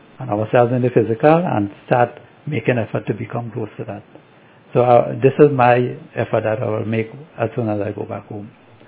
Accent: Trinidad & Tobago; born there; I was born in Trinidad. And although I'm looking Indian, I don't speak Hindi.

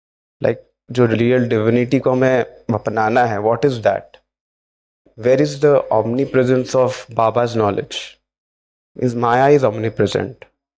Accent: Kolkata, West Bengal, India; और मैं कोलकाता से हूँ.

